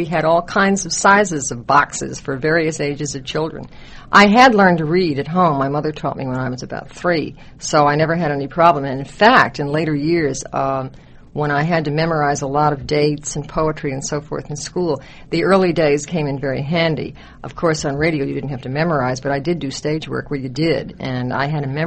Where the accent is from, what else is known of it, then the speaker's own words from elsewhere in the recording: New York City, New York, United States; born there; No, I was born in New York City on 10th Avenue.